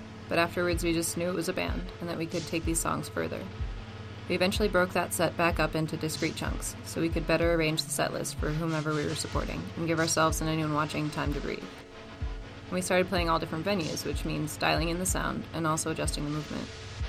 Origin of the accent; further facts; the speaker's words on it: Milwaukee, Wisconsin, United States; moved away as an adult; now in Salt Lake City, United States; I came from Milwaukee, Wisconsin to Salt Lake in 2009 to attend the ballet department at the U.